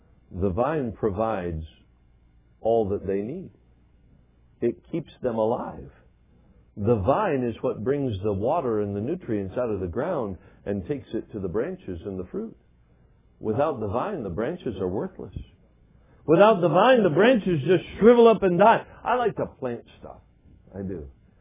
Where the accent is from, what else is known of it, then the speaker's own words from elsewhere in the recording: Alaska, United States; I grew up in Alaska, spent all my life in Alaska.